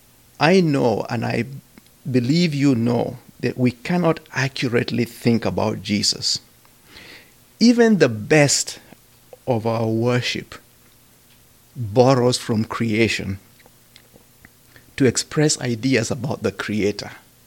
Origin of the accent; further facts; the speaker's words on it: Kenya; And so I come from the East, and that's on the other side, we're facing India and China.